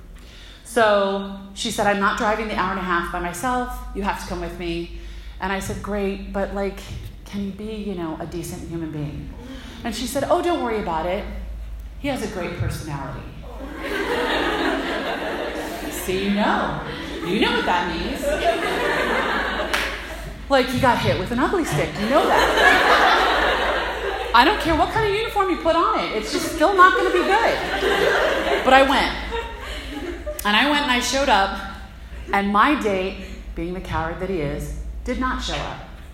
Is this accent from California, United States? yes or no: no; Rockville, Maryland, United States; I grew up in Rockville, Maryland, so I'm a Maryland girl.